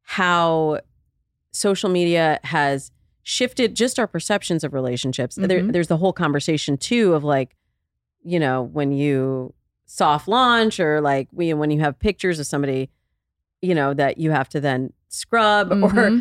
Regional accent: Midwest, United States; I'm from the Midwest. Let me tell you something. I am from the Midwest. Cheesecake Factory is top tier.

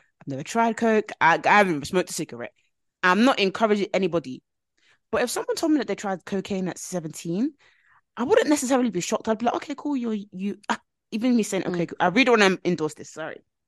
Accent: Nigeria; As a Nigerian, I don't know. As a Nigerian, I really don't know.

